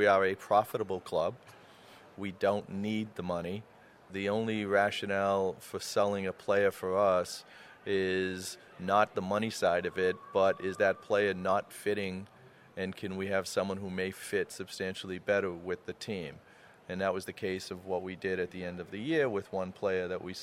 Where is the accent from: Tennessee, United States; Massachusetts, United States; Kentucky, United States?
Massachusetts, United States; Boston; So my family was 100% Italian, and I grew up in Boston in the North End, which was the largest Italian population.